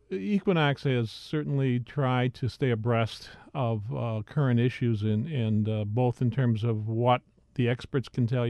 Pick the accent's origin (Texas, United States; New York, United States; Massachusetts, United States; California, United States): New York, United States; Syracuse; I'm formerly from Syracuse. I have to tell you that even when I was in Syracuse, I heard about this thing.